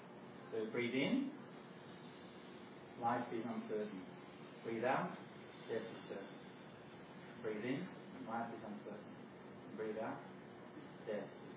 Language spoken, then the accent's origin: English; Australia; I'm from Australia